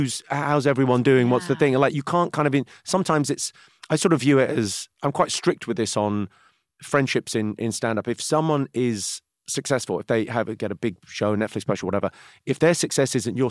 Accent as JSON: {"language": "English", "town": "Slough", "region": "South East England", "country": "United Kingdom", "tie": "born or raised there", "said": "I remember like, I grew up in Slough where The Office is set."}